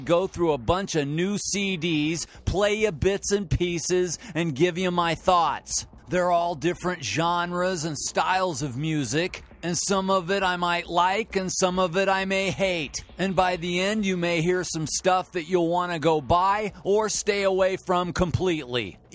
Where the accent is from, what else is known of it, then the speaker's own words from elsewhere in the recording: Nevada, Missouri, United States; And I am from Nevada, Missouri. I went to high school there, and so did my dad.